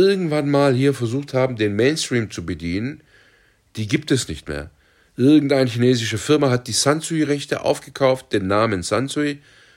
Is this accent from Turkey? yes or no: yes; Turkey; Also ich als Türke kann nicht überall Döner essen